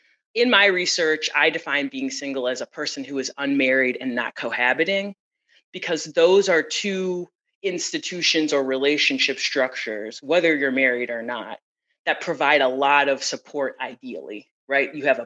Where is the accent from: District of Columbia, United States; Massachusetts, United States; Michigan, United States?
Michigan, United States; Detroit; and I'm from Detroit. And so I got a job at Wayne State University, which is where I'm from. You know, I'm from the city.